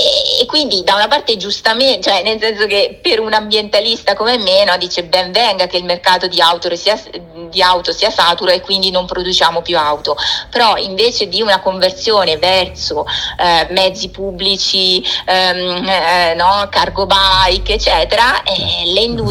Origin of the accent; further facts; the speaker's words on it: Faenza, Emilia-Romagna, Italy; del mio territorio, di Faenza, io sono di Faenza